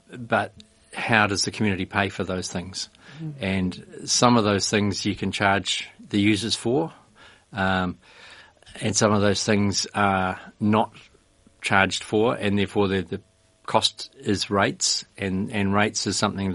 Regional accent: Wellington, New Zealand; born there; also born or lived in United Kingdom / Auckland; I was born in the Wairarapa, moved away and worked in various places, including the UK. Came back and was living in Auckland and decided I had a family, young family, and I wanted to bring them up in a rural setting. So I moved back to the Wairarapa

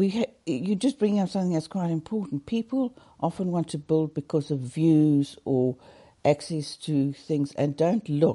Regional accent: South Africa; You know, I grew up in South Africa and the houses are brick.

